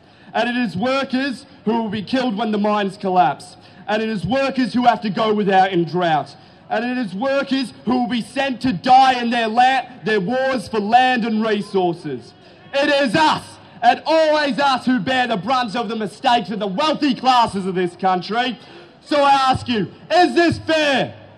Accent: Geelong, Victoria, Australia; I was born and raised in Geelong

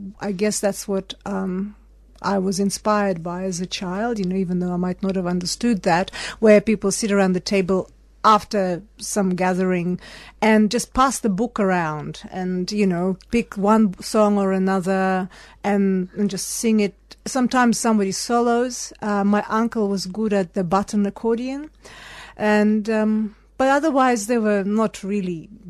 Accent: Tatarstan, Russia; I come from Tatarstan, which is in Russian Federation. And as you can hear, it's quite a different sound there, Turkic language

